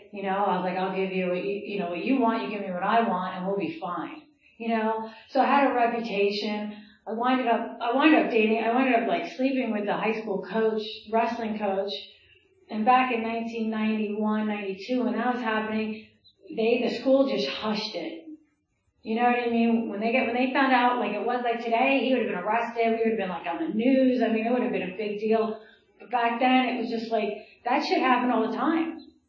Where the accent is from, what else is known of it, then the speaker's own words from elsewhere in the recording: New Jersey, United States; And I grew up in Jersey.